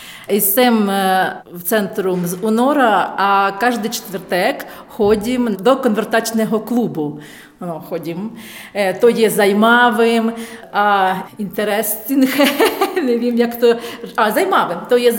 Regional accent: Ukraine; Czech is a second language; now in Czech Republic; jsem z Ukrajiny. Jsem v centru od února

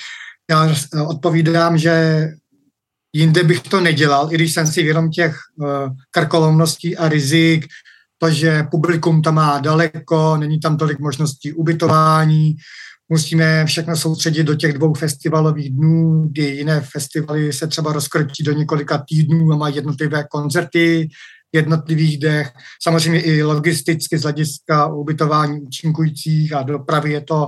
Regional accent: Dobrš, South Bohemian Region, Czechia; Dobrše i moje rodná vesnice, takže samozřejmě mi to leží hluboko v srdci

